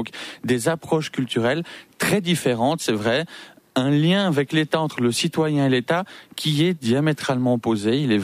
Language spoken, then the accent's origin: French; Switzerland; quand on est suisse et qu'on voit le modèle de formation suisse